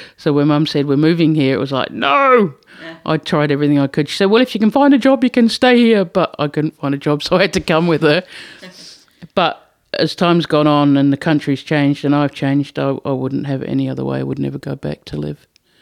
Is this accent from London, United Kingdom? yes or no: yes; London, United Kingdom; I'm from the UK originally. I was born in London. My mum married an Englishman, and I was born 9 months after the honeymoon.